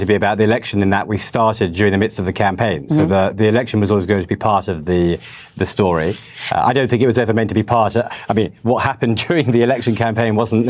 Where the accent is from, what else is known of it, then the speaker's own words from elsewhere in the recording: United Kingdom; I'm a British filmmaker.